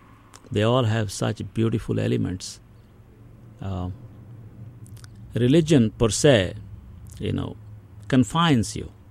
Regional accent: India; English is a second language; now in United States; What you don't learn growing up in India, in most places, is practicing English at home. because still in my household, the main language that is spoken in is Hindi, you know.

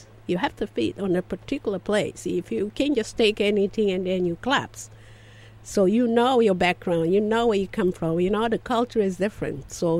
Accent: Cape Verde; English is a second language; also born or lived in Guinea; now in United States; because I born in Guinea, but I get all my cultures from Cape Verde. I grew up in Cape Verde all my life until now.

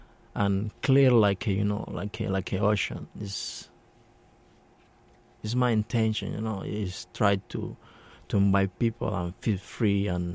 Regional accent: Cuba; English is a second language; I come from Cuba, you know. All the time I say that.

